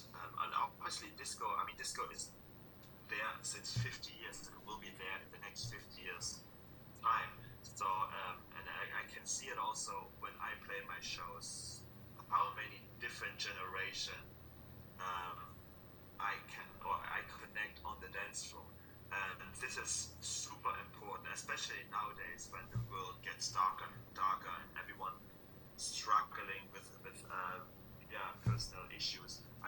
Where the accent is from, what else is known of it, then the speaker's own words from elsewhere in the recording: Dresden, Saxony, Germany; my hometown, where I grew up, and I'm still living in, and also my studio.